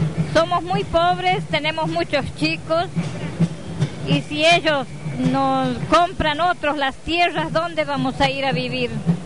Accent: Santo Domingo, Santiago del Estero, Argentina; soy de Santo Domingo, departamento Mariano Moreno.

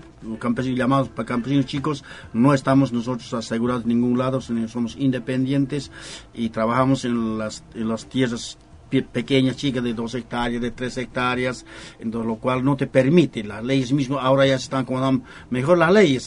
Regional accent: Sucre, Chuquisaca, Bolivia; Yo soy de Sucre

